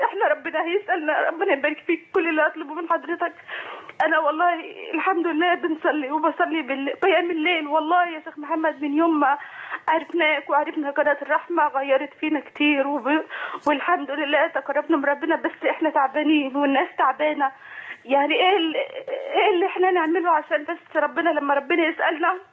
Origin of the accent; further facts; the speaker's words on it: Egypt; now in Mecca, Saudi Arabia; احنا هنا مصريين مقيمين في مكة.